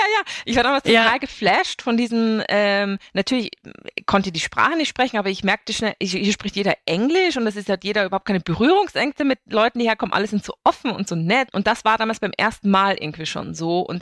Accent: Austria; now in Hamburg, Germany; ich bin Österreicherin und bin vor 17 Jahren nach Hamburg gezogen, also 2006.

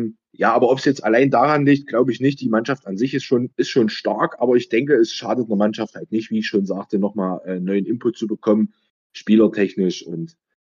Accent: Braunsbedra, Saxony-Anhalt, Germany; wenn ich es jetzt von mir, von meiner Heimat, von Braunsbetra sehe

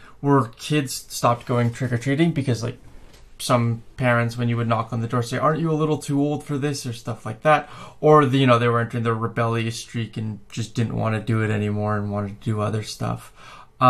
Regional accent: Canada; I was born and raised in Canada, and here is a little bit about my Halloween experience growing up there.

